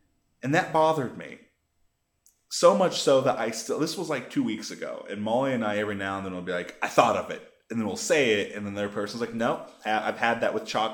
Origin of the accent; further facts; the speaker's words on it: Midwest, United States; But also, I'm from the Midwest.